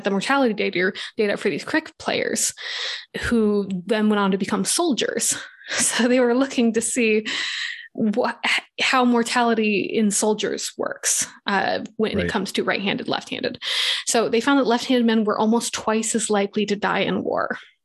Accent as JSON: {"language": "English", "region": "Michigan", "country": "United States", "said": "Because I have done some shooting of guns recreationally. Right. I am from Michigan."}